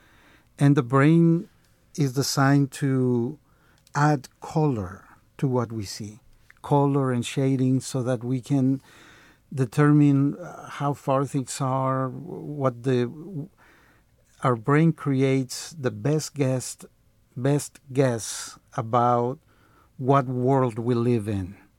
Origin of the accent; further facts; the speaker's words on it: El Salvador; I was born in El Salvador. I was born in the heart of what used to be the Pipil kingdom, named Cuscatlan, or the place of the jewel. I was born there and grew up in the middle of a war.